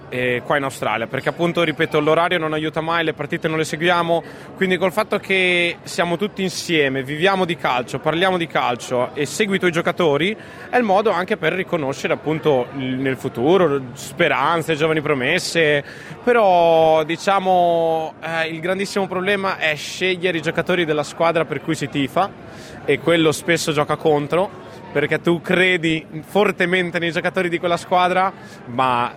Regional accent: Emilia-Romagna, Italy; io, essendo romagnolo, comunque da grande esperto di piadina

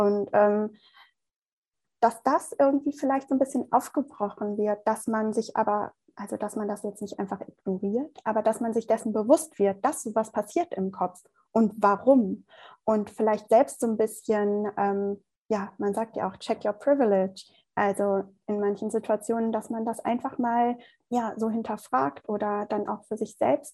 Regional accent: Germany; wenn ich dann sage, ja, ich komme aus Deutschland, aber mein Vater aus Italien.

